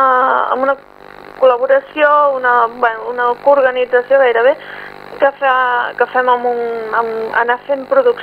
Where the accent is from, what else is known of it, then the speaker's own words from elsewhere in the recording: Sabadell, Catalonia, Spain; que soc de Sabadell.